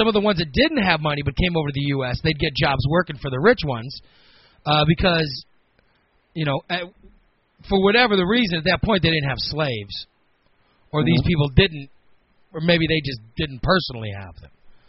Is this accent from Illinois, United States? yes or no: yes; Chicago, Illinois, United States; born there; I was born in Chicago, Illinois. Where the hell am I going to get a Cockney accent?